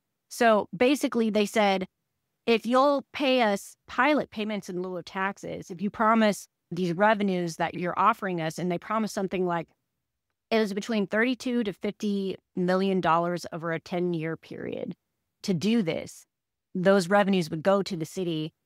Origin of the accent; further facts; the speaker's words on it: Denton, Texas, United States; because of Denton's vote to ban fracking, which is my hometown.